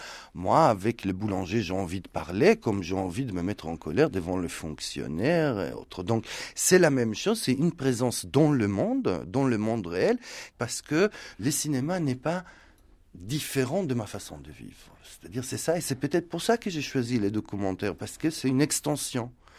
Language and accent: French; Israel; moved away; j'ai quitté Israël il y a 20 et quelques années, Israël ne m'a jamais quitté. Et donc, je suis toujours là-bas. Depuis quelques années, je suis de nouveau physiquement aussi là-bas, puisque j'enseigne en Israël 6 mois par an.